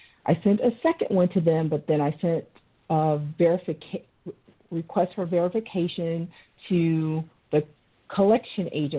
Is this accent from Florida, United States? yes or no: yes; Orlando, Florida, United States; I'm from Orlando, Maitland area.